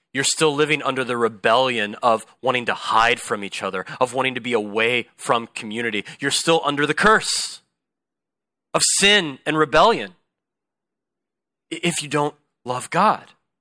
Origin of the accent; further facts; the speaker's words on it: US South, United States; I grew up in the South where everyone's always inviting you into their home to eat fried chicken and apple pie like every single day.